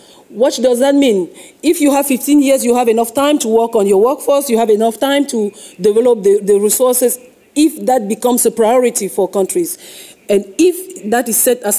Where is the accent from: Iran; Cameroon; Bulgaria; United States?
Cameroon; I am from Cameroon, an African woman standing in front of you